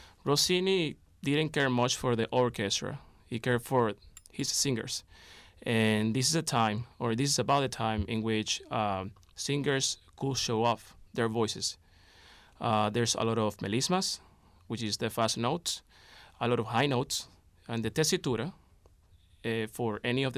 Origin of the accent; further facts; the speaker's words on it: Caracas, Capital District, Venezuela; English is a second language; moved away; also born or lived in Miami / Boston; I came from Boston. I went to the Boston Conservatory of Music. Before that, I lived in Miami for about 5 years. And before that, I came from Caracas, Venezuela.